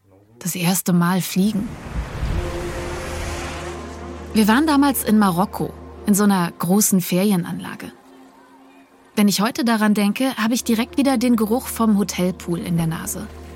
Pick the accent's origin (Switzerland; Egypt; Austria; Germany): Germany; Minkner ist, so wie ich, ein Kind der DDR.